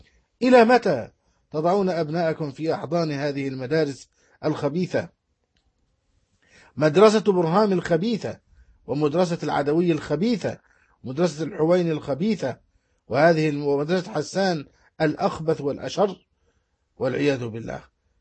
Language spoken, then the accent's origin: Arabic; Egypt; بلدنا مصر